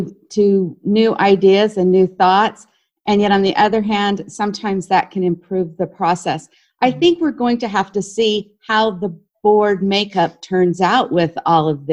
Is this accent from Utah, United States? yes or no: yes; Cedar City, Utah, United States; went to North Elementary in Cedar City, and my forefathers were original settlers of the valley.